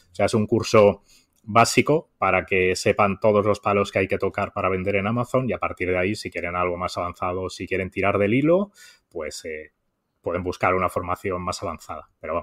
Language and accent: Spanish; Barcelona, Catalonia, Spain